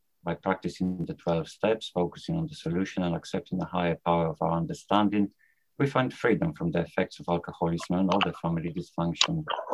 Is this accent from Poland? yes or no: yes; Poland; English is a second language; now in United Kingdom; I'm a recovering adult child, I'm calling from UK, although I've done all my growing up in Poland.